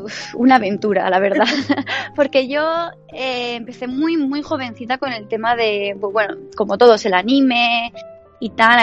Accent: Almería, Andalusia, Spain; also born or lived in Granada; now in Tokyo, Japan; yo soy de Andalucía, soy nacida en Granada, pero siempre he vivido en Almería. Y aquí en Japón vivo en Tokio.

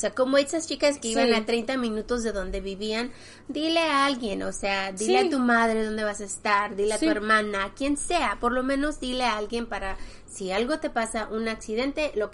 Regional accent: Mexico; now in United States; Nosotras somos mexicanas, así que nuestros padres, aunque tengamos 20, 21 años, 30 años

